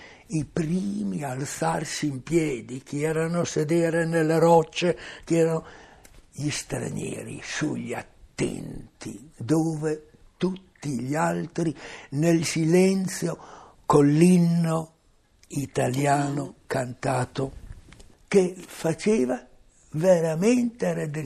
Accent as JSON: {"language": "Italian", "region": "Emilia-Romagna", "country": "Italy", "said": "Io, essendo un romagnolo e venendo in questo settore dell'Italia, dopo aver girato il mondo, mi sono detto che bella che è l'Italia."}